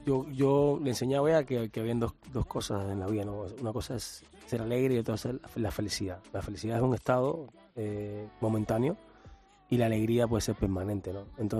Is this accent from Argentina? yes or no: no; Cuba; moved away; eso fue lo que me llevé yo cuando salí de Cuba, esa mochila cargada solamente de sonrisa